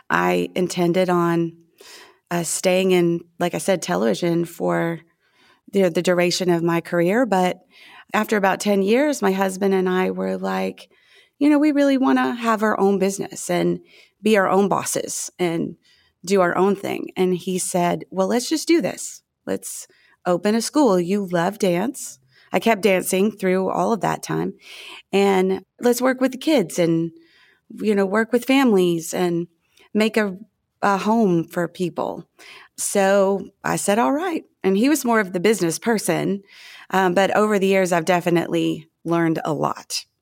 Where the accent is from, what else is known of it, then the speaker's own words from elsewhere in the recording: Alabama, United States; now in Decatur, United States; I'm actually from South Alabama.